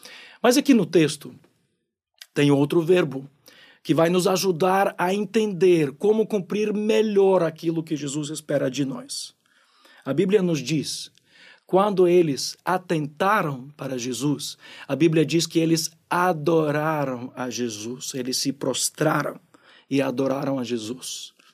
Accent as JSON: {"language": "Portuguese", "country": "Ukraine", "said": "Como eu sou ucraniano e vim da Ucrânia, na minha memória tem muitas histórias da Ucrânia."}